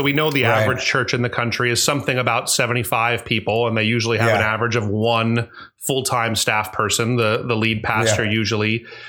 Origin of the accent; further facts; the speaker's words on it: United States; As an American